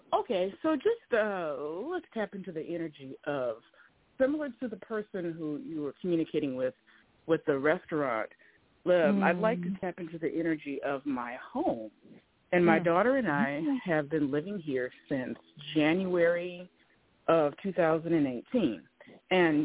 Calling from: Oregon, United States; I am calling you from Oregon.

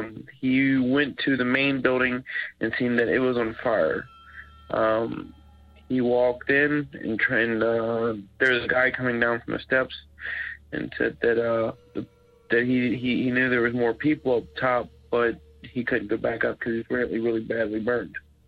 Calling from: Florence, Kentucky, United States; I'm calling from Florence, Kentucky.

